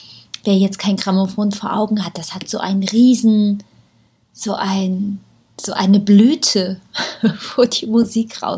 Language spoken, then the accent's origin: German; North Rhine-Westphalia, Germany; Ich habe damals als Kind in der Nähe von Bonn gewohnt. Das war ja die Bundeshauptstadt, dann zwar nicht mehr